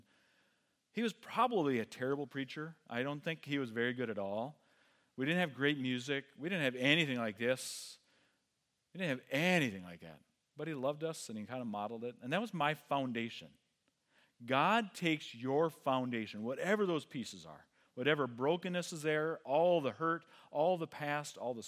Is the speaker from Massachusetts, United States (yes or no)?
no; Wisconsin, United States; I grew up in Wisconsin, where every weekend, every 15-year-old drank a case of beer, okay?